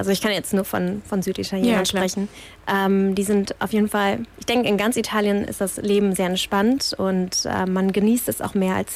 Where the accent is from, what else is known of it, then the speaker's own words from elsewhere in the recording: Germany; für mich als Deutsche, war es komisch, wenn man im Bus stand und direkt jemanden neben sich hatte